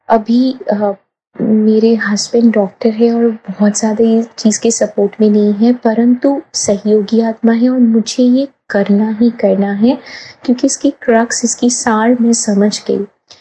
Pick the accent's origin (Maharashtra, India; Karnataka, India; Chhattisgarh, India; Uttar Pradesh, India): Maharashtra, India; Mumbai; मैं मुंबई से हूँ। एज 40